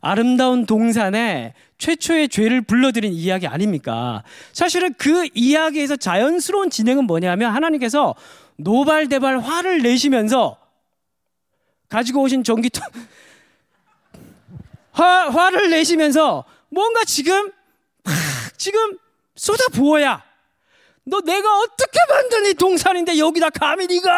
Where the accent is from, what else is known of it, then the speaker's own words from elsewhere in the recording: Daegu, South Korea; 제가 대구 사람인데 잘 모르더라고요. 사람들이 제가 대구 사람인지 사투리를 잘 안 써서 그런지 모르겠지만